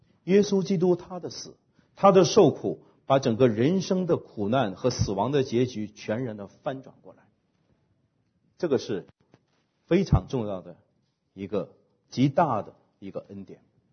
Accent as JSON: {"language": "Chinese", "country": "China", "said": "这个是我们中国人不知道的，是事实，是必定会发生的事情。"}